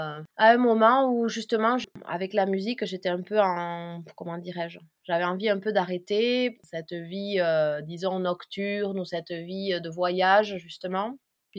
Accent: Pau, Nouvelle-Aquitaine, France; now in Argentina; Moi, je suis de Pau. Je suis née à Pau, dans les Pyrénées-Atlantiques.

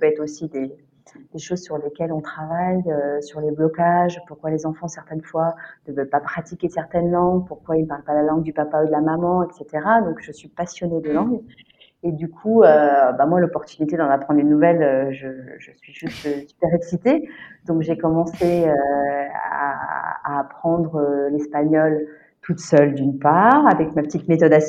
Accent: Grand Est, France; now in Nancy, France; on habitait à Nancy, mais on est originaire tous les deux de région, c'est pas Nancy. Moi, je suis de Champagne-Ardenne et mon mari est des Vosges.

